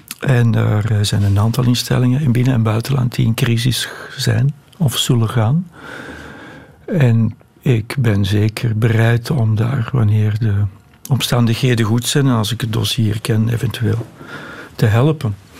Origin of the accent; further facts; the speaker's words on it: Netherlands; Ik kom uit Nederland, eerder Scandinavisch, Anglo-Saxisch georganiseerd.